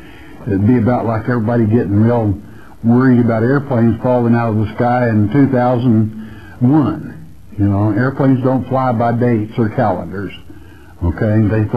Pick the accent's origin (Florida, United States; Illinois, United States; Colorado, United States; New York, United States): Florida, United States; from Florida. I'm just making friends and influencing people, okay? But I'm an American, I'm proud of it